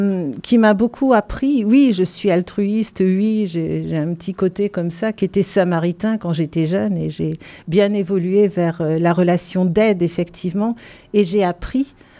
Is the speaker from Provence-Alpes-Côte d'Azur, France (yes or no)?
no; Saint-Quentin, Hauts-de-France, France; born there; Donc je suis née à Saint-Quentin, dans le département de l'Aisne. Il y a quelques années déjà, il y a 60 ans en fait déjà.